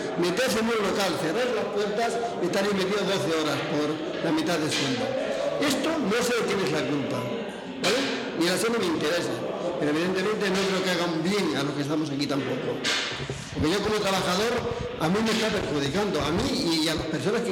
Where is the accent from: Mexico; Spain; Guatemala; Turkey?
Spain; Extremadura; now in Barcelona, Spain; Yo vine a Barcelona, y me dirigí a la gente y me hablaban en catalán, sin viniendo de la región de Extremadura.